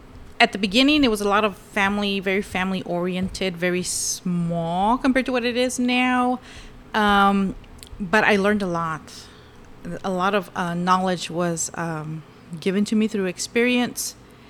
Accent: Comfort, Texas, United States; I grew up in Comfort, Texas.

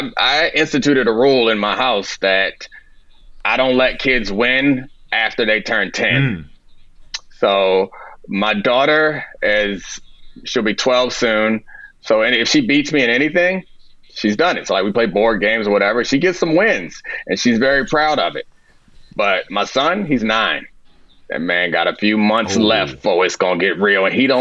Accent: United States; because I grew up in America and everyone knows what football is.

